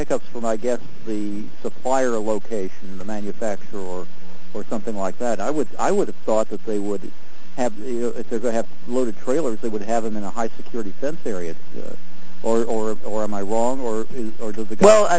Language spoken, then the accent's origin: English; Indianapolis, Indiana, United States; Well, I'm from Indianapolis, so we're never happy to hear Indianapolis things.